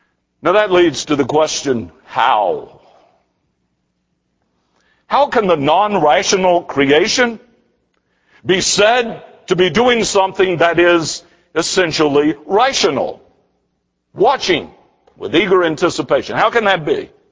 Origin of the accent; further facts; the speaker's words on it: Winston-Salem, North Carolina, United States; It reminds me of a childhood experience of attending holiday parades in my hometown of Winston-Salem